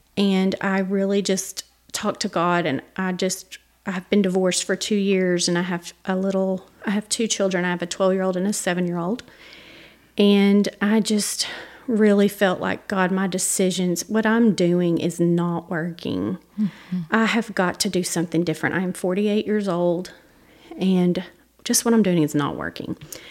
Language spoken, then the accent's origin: English; Lone Oak, Arkansas, United States; accent: country; And I've grown up in church in a little old country, as you can tell from my accent, little old country church out in Lone Oak, Arkansas.